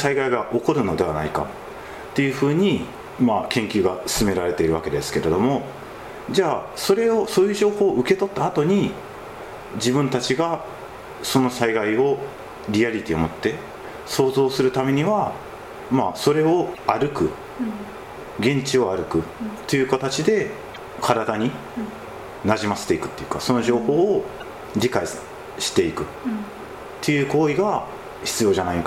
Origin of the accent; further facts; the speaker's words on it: Kagawa, Japan; まあ、自分も香川県の出身で、